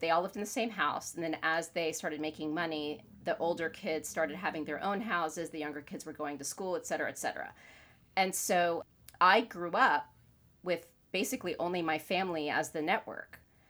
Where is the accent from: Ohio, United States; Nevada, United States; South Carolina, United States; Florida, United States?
Florida, United States; moved away; And I grew up in Florida. Then I moved to the Northeast and it didn't happen for me.